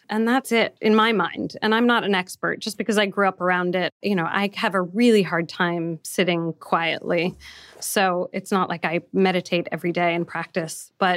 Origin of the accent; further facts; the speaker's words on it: San Francisco, California, United States; He grew up upper middle class. I grew up with no money. And I grew up in San Francisco.